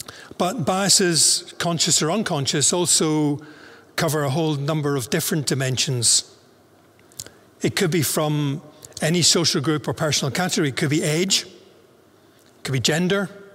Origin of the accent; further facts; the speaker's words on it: Northern Ireland, United Kingdom; we're both from Northern Ireland.